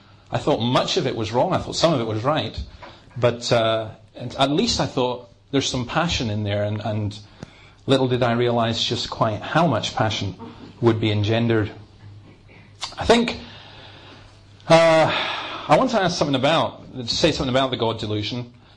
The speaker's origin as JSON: {"language": "English", "region": "Scotland", "country": "United Kingdom", "said": "And so I said, \" … I'm from Scotland.\""}